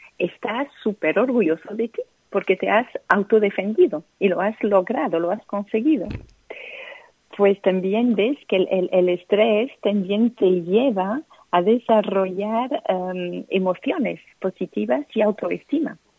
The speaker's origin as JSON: {"language": "Spanish", "country": "France", "second_language": "Spanish", "said": "Y como soy francesa"}